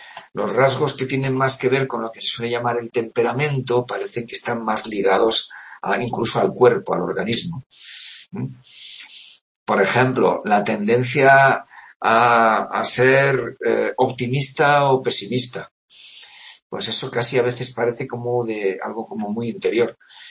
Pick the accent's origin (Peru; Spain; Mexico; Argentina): Spain; Pamplona, Navarre; soy de Pamplona